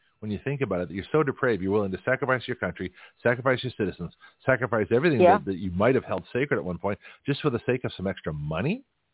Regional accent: Canada; moved away; also born or lived in Australia; I didn't escape a horrible country. You know, I came from Canada to Australia to here, but it still was a process.

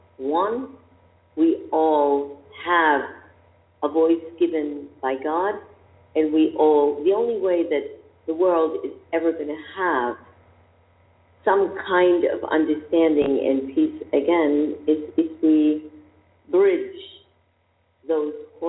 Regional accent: Israel; The thing is that I come from Israel

